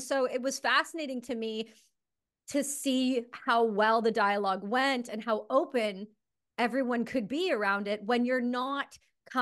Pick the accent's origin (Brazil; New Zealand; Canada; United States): Canada; And for those of you who do listen to the show, they know we're Canadian. They know I'm Canadian.